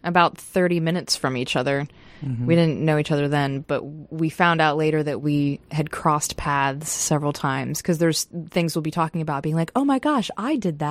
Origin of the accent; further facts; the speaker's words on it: Pennsylvania, United States; Hey, Panargil, Pennsylvania, or the foothills of the Poconos. So it's a little town on a hill.